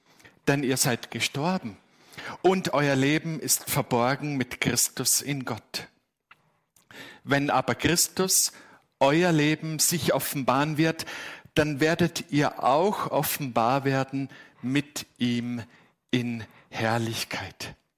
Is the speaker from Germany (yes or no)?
no; Austria; ich bin aufgewachsen in Österreich als Kind eines Missionars